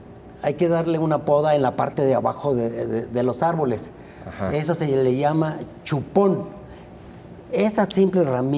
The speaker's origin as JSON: {"language": "Spanish", "region": "Aguascalientes", "country": "Mexico", "tie": "born or raised there", "said": "Yo soy de Aguascalientes. Cuando tenía 5 o 6 años, mi madre nos mandaba a plantar árboles en el camellón. Nosotros vivíamos enfrente de lo que era lo que es el estadio de béisbol Romo Chávez."}